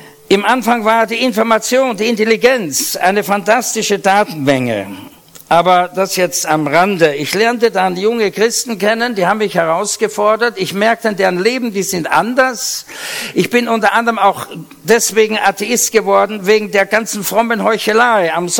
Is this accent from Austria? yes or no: yes; Vienna, Austria; Es merken vielleicht einige an meiner Aussprache. Ich bin nicht genuin Deutscher, ich bin Wiener. Die reden so breit. Und Österreicher